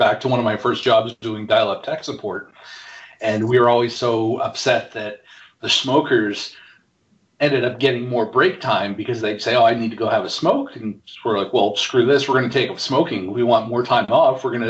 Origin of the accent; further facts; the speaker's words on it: Canada; now in United States; I'm Canadian. I've seen enough snow. I'm going to stay in California